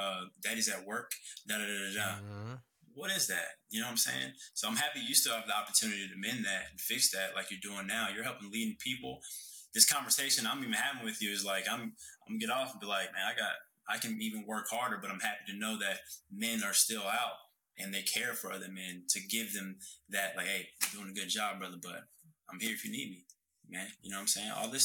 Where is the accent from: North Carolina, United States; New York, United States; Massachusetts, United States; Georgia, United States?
North Carolina, United States; because I'm from North Carolina.